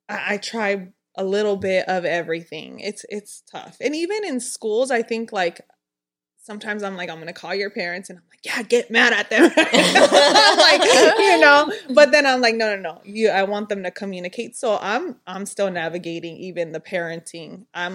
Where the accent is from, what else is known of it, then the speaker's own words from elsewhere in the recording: Venice, California, United States; I grew up in Venice.